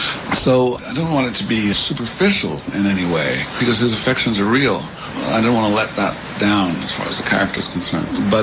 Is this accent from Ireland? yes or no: yes; Ireland; growing up in Ireland, where, you know, weaving a yarn, telling a tall tale was part of life